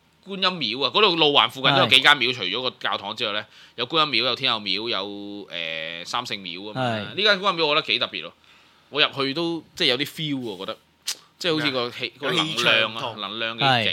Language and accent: Cantonese; Hong Kong; 即我哋香港人叫嘅